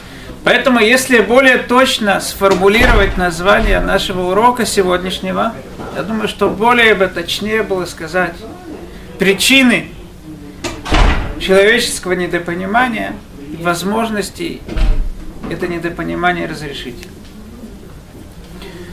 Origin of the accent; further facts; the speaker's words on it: Israel; потому что я из Израиля